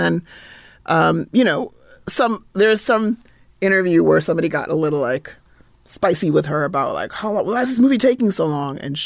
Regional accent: Cape Town, Western Cape, South Africa; Yeah, I was born and raised in South Africa, in Cape Town, South Africa.

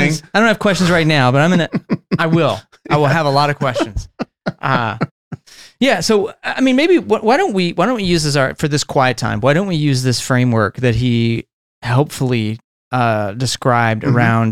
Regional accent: United States; I think I'm so programmed as an American to be like anti-communist.

